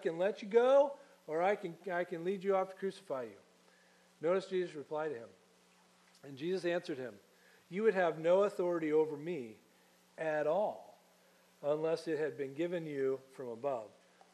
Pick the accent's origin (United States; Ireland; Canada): United States; Connecticut; Growing up in the Northeast, there's toll roads.